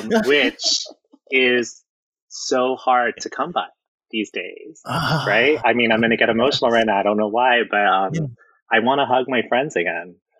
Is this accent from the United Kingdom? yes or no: no; Philippines; I'm a Filipino vegetarian with an asterisk.